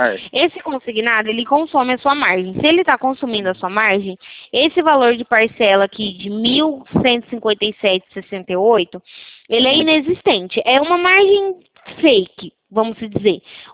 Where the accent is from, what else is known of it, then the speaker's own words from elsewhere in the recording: São Paulo, Brazil; eu sou aqui da Central, né? A gente fala aqui de São Paulo.